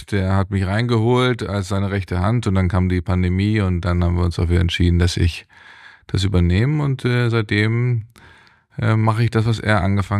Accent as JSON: {"language": "German", "town": "Wolfsburg", "region": "Lower Saxony", "country": "Germany", "tie": "born or raised there", "also_born_or_lived": "Bogotá, Colombia", "said": "Geboren in Bogota, Kolumbien, aufgewachsen in Wolfsburg."}